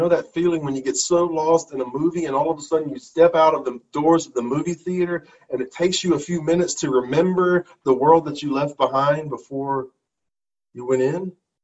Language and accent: English; the South, United States; I was raised in the South, and shaking hands is currency.